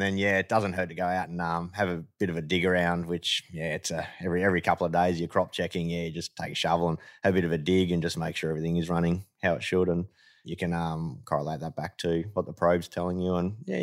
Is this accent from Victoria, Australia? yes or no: yes; Melbourne, Victoria, Australia; also born or lived in Yarra Valley; I actually grew up in the suburbs of Melbourne. Then when I was about 18, 19, bought a place in Hillsville in the Yarra Valley.